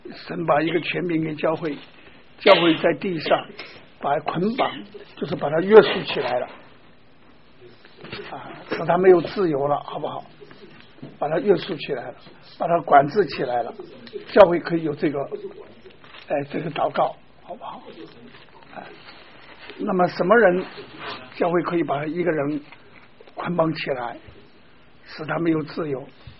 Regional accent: China

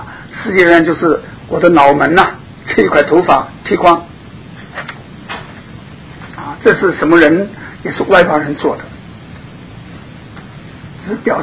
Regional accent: Hong Kong; 因为我从香港来，这个香港啊有很多的做法

